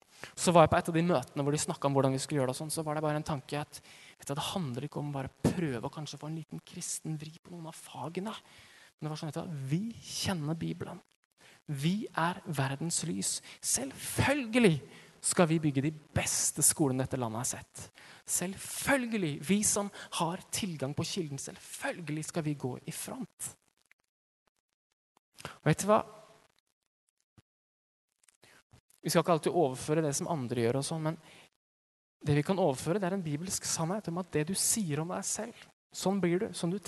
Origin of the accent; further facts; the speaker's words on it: Vang, Innlandet, Norway; moved away as an adult; jeg dro fra Vang utenfor Hamar, der jeg kommer fra, til Johannesburg, en stor by i Sør-Afrika.